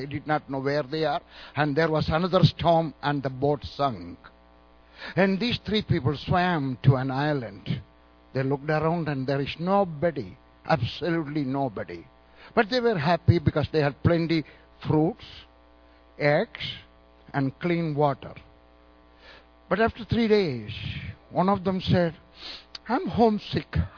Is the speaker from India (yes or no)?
yes; South India, India; born there; I was born in South India, extreme South India. My parents are from Eastern Orthodox Church.